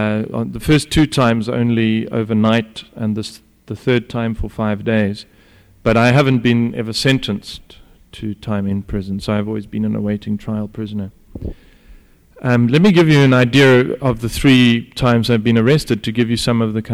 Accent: South Africa; also born or lived in New York; although I'm from South Africa, I've also spent a year in New York.

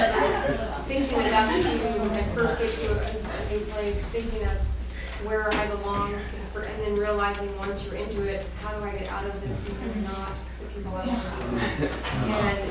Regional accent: Alaska, United States; Actually, you know, I'm from Alaska, and the racial thing, we had to be taught what discrimination was.

